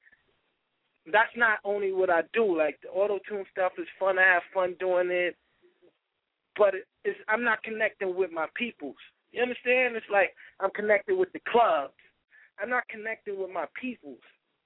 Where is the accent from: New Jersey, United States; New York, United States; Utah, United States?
New York, United States; Harlem; And I'm from Harlem, New York.